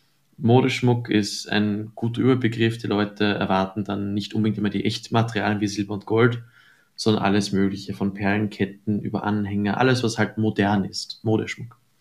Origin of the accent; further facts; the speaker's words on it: Linz, Upper Austria, Austria; Der wird in Linz abgehalten, meiner Heimatstadt.